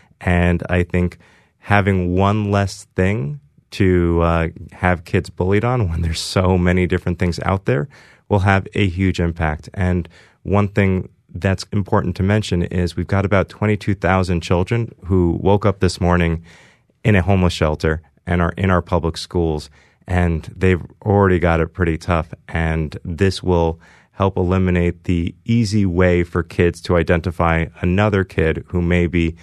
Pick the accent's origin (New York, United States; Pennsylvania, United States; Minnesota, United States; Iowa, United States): New York, United States; I grew up on the Upper East Side, and I went to a public school, the Bronx High School of Science